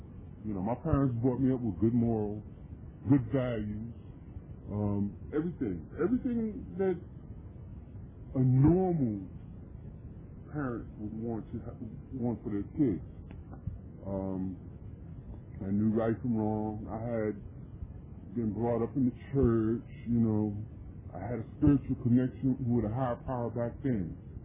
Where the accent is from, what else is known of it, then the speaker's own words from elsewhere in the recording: New York City, New York, United States; I am born and raised in New York City, Harlem. Came up from the city, pretty much from the streets, in a relatively functional family.